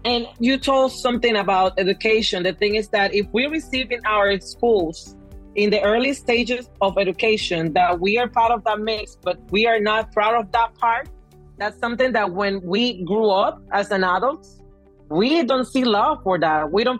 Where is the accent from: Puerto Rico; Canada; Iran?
Puerto Rico; because we are a territory from the United States and that adds like a layer of the way we think or the way we think it's the best way to do things or to conduct our lives in the way we do our lives here in Puerto Rico.